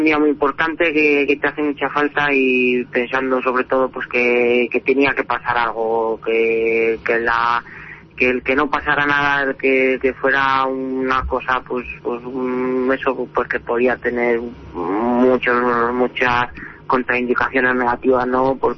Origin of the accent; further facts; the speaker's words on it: Cuéllar, Castile and León, Spain; Sí, yo soy natural de Cuellar.